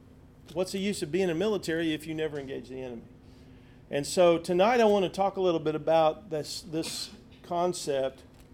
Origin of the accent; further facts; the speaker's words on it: United States; Well, I'm a Christian, but I'm also an American.